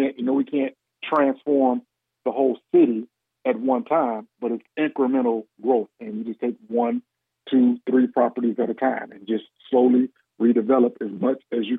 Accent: Gary, Indiana, United States; Born and raised in Gary, Indiana. Graduated from one of the best high schools that was in Gary, which is Roosevelt.

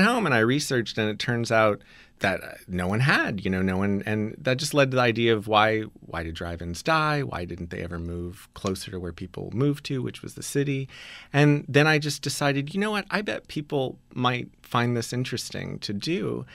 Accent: Austin, Texas, United States; Well, I grew up in Austin, Texas, and 3.5 years ago, I was looking for something cool to do for my girlfriend at the time.

